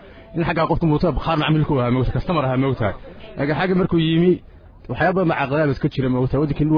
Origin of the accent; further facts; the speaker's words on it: Hingalool, Sanaag, Somalia; waxaan ka yimid gobolka sinaag gaar ahaan degmada xingalool